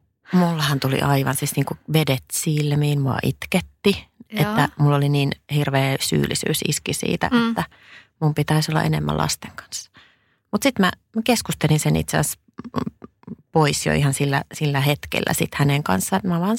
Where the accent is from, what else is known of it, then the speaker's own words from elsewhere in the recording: Savonia, Finland; Mä oon Savosta kotoisin, en ihan Mikkelistä, mutta...